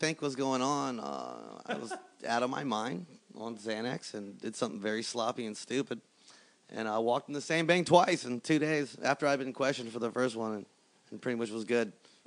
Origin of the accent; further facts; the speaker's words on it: Tampa, Florida, United States; I'm born and raised in Tampa, live in Tampa, born in West Tampa.